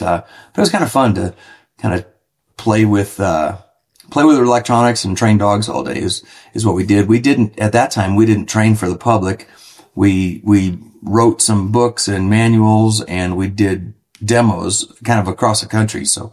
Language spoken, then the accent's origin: English; Chesapeake Bay, United States; Like I grew up on the Chesapeake Bay and then hunted, you know, kind of like field ducks and different things.